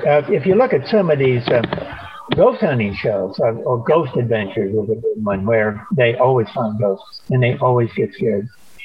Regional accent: Illinois, United States; And I think it's because I'm from the North. I'm from Illinois.

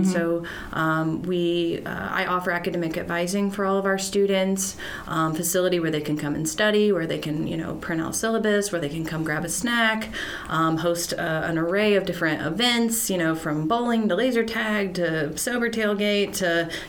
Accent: Atlanta, Georgia, United States; Well, I hail from Georgia, so came over from Atlanta, graduated from Kennesaw State University, and this is my first job in higher education.

